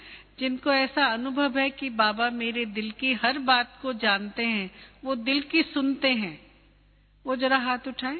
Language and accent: Hindi; Odisha, India; हम उड़ीसा से आए ना, उड़ीसा में